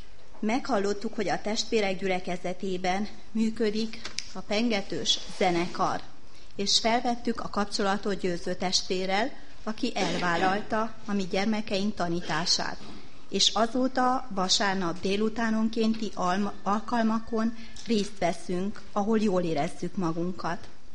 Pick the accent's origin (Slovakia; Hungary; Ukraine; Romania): Romania; Cluj-Napoca, Cluj County; now in Satu Mare, Romania; Kolozsváról, illetve Kidéből jöttem ide, férhez.